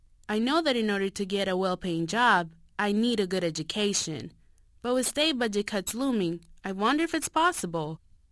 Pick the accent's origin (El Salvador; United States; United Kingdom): El Salvador; Sometimes I wonder if I should have stayed in my home country, El Salvador. We didn't have fancy classrooms, and our books were outdated, but our teachers were like family.